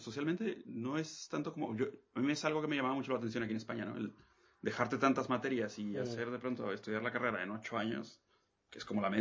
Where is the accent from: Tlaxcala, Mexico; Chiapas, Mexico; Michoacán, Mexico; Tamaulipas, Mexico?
Michoacán, Mexico; Zamora; born there; Sí, nací en Zamora, Michoacán.